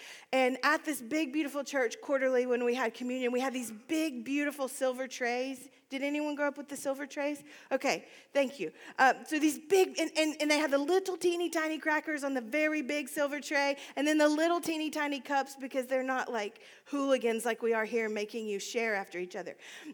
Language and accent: English; the South, United States; we're from the South, we're really good at pretending.